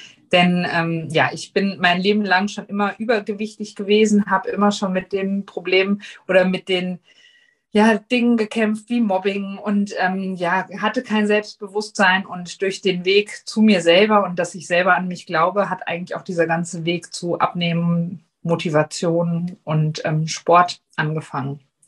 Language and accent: German; Hesse, Germany; ich bin 40, ich komme aus Nordhessen